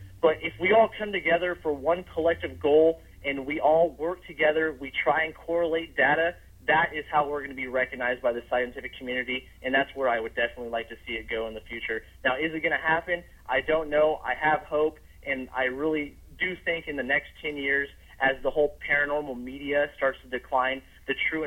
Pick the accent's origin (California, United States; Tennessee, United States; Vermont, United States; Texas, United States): California, United States; And this is based in my hometown. It's been a place I've been aware of for years.